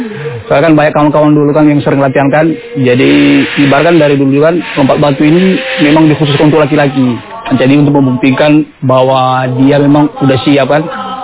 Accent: Bawomataluo, North Sumatra, Indonesia; saya asal Desa Bawah Matalu, saya salah satu pelompat dari Desa Bawah Matalu ini.

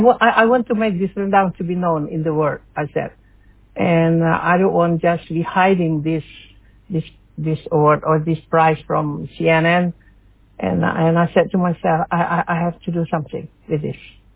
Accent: Padang, West Sumatra, Indonesia; English is a second language; now in Norway; And as you know, I was born in Padang. I'm original from West Sumatra, and I moved to Norway in 1983.

